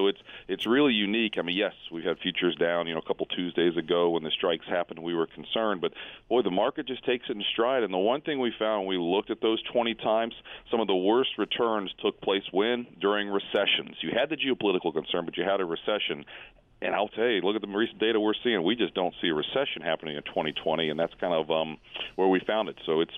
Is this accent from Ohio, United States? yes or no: yes; Cincinnati, Ohio, United States; Well, now, actually, I'm from Cincinnati, okay?